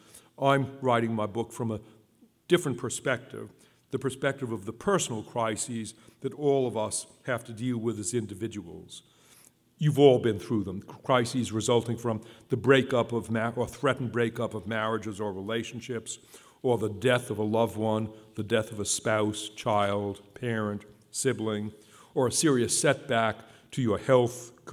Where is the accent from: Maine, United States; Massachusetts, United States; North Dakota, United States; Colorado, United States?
Massachusetts, United States; Boston; now in Los Angeles, United States; I was born and grew up in Boston. I moved from Boston to Los Angeles in 1966, and so I spent the greater part of my life, the last 53 years, in Los Angeles.